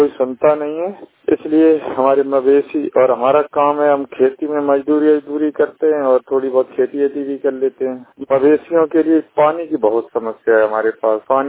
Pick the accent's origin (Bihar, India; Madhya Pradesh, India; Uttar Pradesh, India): Uttar Pradesh, India; Padariya; मैं ग्राम पड़रिया post Orton पड़रिया जिला मैनपुरी उत्तर प्रदेश का रहने वाला हूँ। ब्लॉक भी मेरा मैनपुरी है।